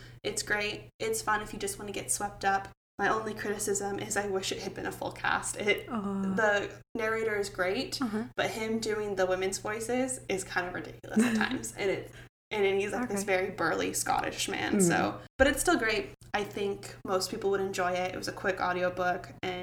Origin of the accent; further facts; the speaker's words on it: United States; accent: American; As an American person, I know I have an American accent